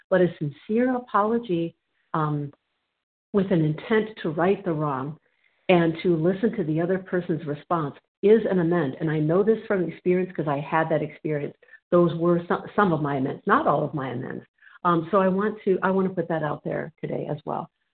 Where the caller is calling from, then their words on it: Minnesota, United States; I'm calling from Minnesota.